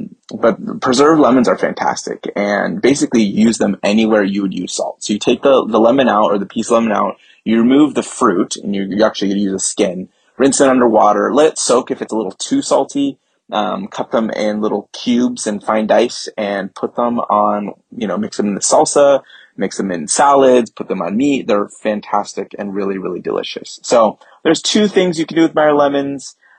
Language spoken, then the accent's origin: English; California, United States; I am from the San Francisco Bay Area.